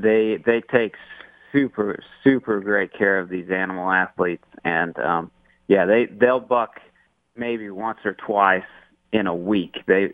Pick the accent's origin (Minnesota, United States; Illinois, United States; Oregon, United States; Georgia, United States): Oregon, United States; it's just that's a camp that they put on near where I grew up in Oregon.